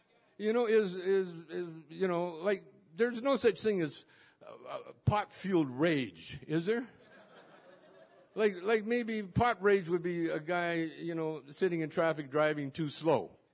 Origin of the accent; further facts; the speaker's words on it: Canada; now in United States; I'm a Canadian. I'm from Canada. And so I'm down here, and, you know, I've been down here for years